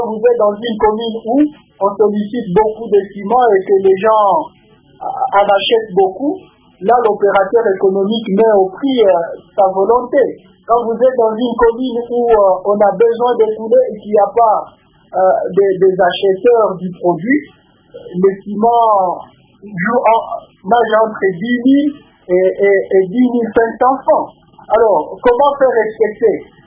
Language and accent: French; Kalemie, Tanganyika, DR Congo; je suis natif de Calémie.